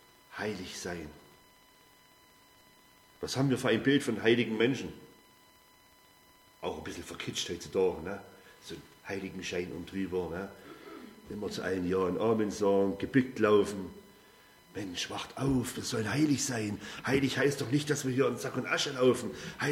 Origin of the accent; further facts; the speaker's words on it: Saxony, Germany; Ich komme aus dem Erzgebirge